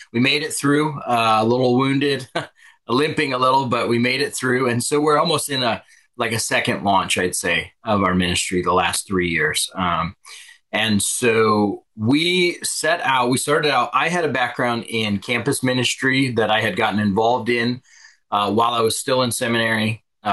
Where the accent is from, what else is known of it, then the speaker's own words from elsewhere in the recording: Nebraska, United States; moved away as an adult; now in North Carolina, United States; we moved from Nebraska, where we were both raised, born and raised, and we moved out here to go to seminary.